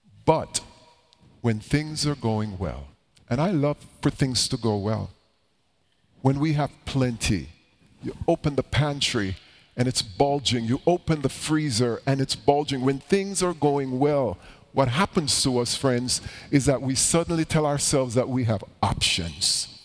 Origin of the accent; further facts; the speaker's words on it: Jamaica; born there; I was born in Jamaica.